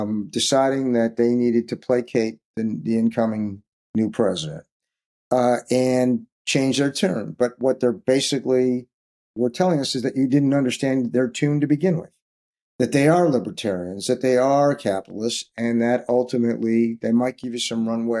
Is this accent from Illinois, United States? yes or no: yes; Chicago, Illinois, United States; I grew up in Chicago.